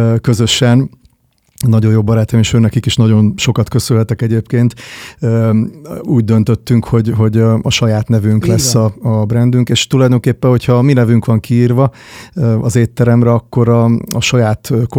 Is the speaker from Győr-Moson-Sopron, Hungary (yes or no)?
yes; Kópháza, Győr-Moson-Sopron, Hungary; also born or lived in Miskolc; Pécsen ismerkedtek meg az egyetemen, és Miskolcon születtem egyébként, de másfél évesen kerültem vissza Kópházára, Sopron mellett egy kis faluba.